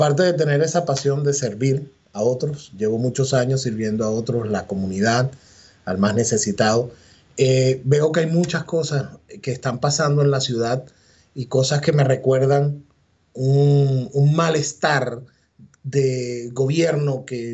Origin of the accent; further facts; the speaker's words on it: Venezuela; born there; soy hijo de un político, un cubano activista, patriota, que se fue a Venezuela y por ahí nací en Venezuela. Y obviamente toda la crianza mía